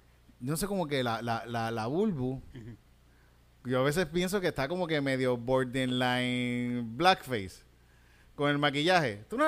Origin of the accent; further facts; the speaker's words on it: Puerto Rico; Esto, pues, nosotros somos puertorriqueños aquí.